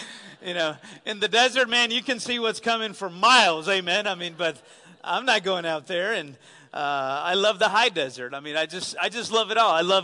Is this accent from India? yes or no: no; El Salvador; English is a second language; now in United States; As I was growing up in El Salvador, we'd have the privilege to visit America and visit family members during Christmas most of the time.